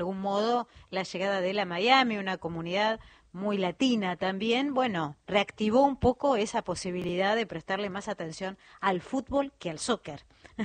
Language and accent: Spanish; Argentina; Y con todos los fanáticos que somos los argentinos